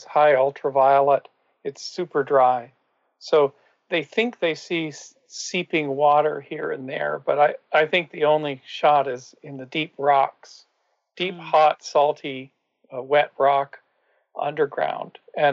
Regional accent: Canada; now in United States; So I'm from Canada.

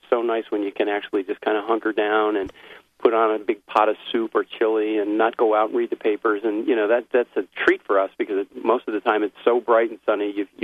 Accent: New England, United States; I grew up in New England, and in the 50s and 60s, I date myself

